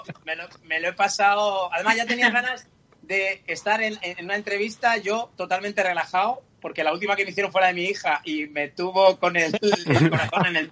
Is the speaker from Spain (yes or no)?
yes; Spain